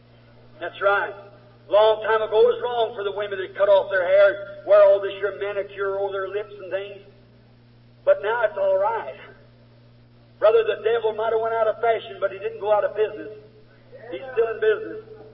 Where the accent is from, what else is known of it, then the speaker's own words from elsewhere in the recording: United States; Now, I'm an American.